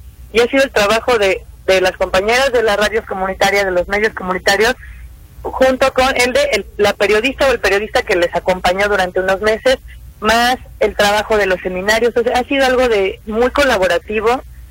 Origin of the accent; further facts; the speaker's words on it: Puebla, Mexico; bueno, yo soy de Puebla, aquí estoy